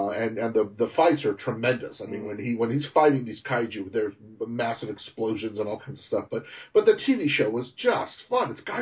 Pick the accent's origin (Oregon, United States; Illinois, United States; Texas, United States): Texas, United States; Brownsville; I grew up in Brownsville, Texas, in the border town, and we would get a bunch of English translated Japanese shows.